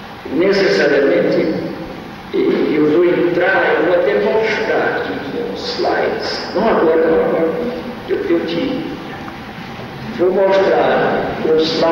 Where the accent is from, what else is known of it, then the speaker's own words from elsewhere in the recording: Recife, Pernambuco, Brazil; born there; Mas eu nasci no Recife, que é uma cidade fundamental, uma cidade importante, de um pedaço do Brasil que se chama Nordeste